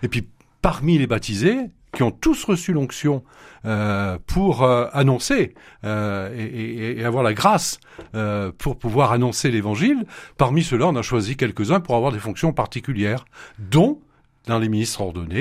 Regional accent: Firminy, Auvergne-Rhône-Alpes, France; Je suis de Firminy, qui est une ville ouvrière.

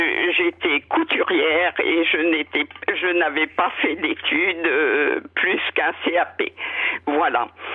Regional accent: Rouen, Normandy, France; parce que je suis de Rouen

